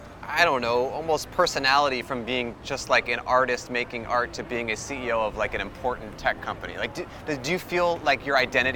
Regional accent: Portland, Oregon, United States; I know the … guys, actually, because I grew up in Portland.

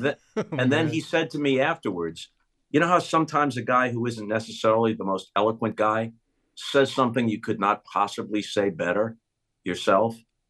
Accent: Long Island, New York, United States; So the only team you saw and heard around New York, I grew up on Long Island, was the Yankees.

